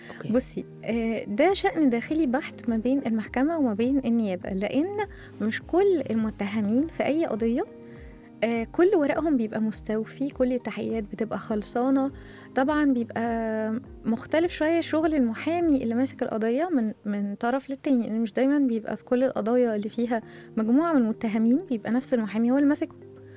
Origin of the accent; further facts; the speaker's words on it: Egypt; والقضاء عندنا في مصر انا شخصيا بشهد له كل النزاهة